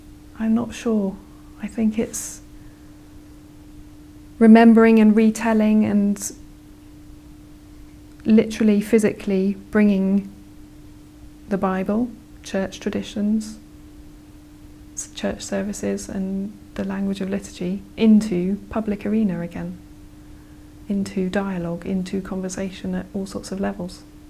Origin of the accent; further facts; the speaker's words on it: Kenya; I grew up in Kenya, so I've got memories of living near plantations, tea plantations.